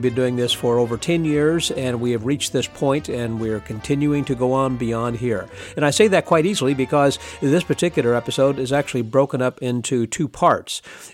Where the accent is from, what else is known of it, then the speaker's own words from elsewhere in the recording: Houston, Texas, United States; I'm from Houston, he's from New York City